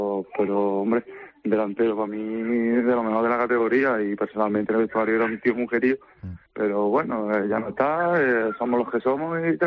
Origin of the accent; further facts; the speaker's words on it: Córdoba, Andalusia, Spain; Aparte de porque sea canterano de allí, porque bueno, es mi tierra, ¿no? Tengo mi familia allí, tengo a mis amigos allí